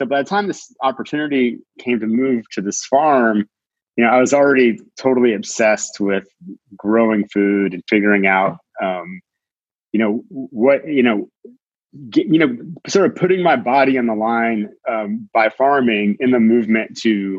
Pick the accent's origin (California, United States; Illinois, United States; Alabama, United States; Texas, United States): Texas, United States; Austin; And you know, growing up in Austin, Texas, my dad was a professor.